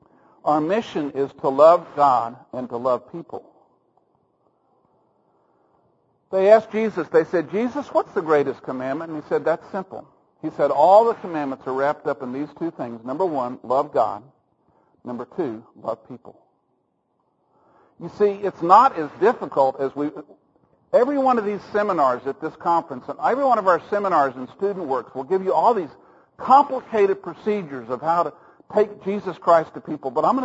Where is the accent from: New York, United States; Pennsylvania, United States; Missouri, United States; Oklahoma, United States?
Oklahoma, United States; Oklahoma City; I'm from Oklahoma City, and he's from Kenya, and we've met in Amsterdam